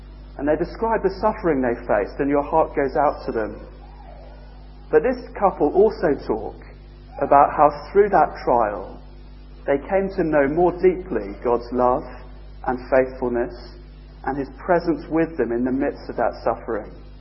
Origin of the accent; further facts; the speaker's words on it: United Kingdom; We're British, most of us, so talking about feelings and emotions is difficult for us.